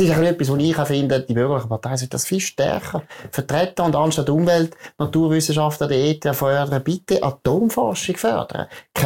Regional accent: Switzerland; ich als Schweizer können viel einen grösseren Beitrag an die Welt leisten

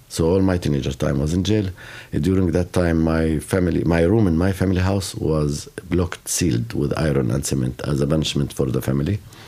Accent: Jerusalem, Palestine; Yeah, so I grew up around Jerusalem, so I know a little mm-hmm. Hebrew, like music, maybe more.

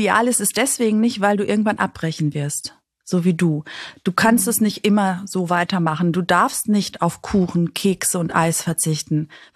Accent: Greece; Nicht nur ich als Griechin, weil ich bin ja, also in Griechenland wird ja nur gegessen. Man kommt zusammen und isst. Mhm. So bin ich auch groß geworden.

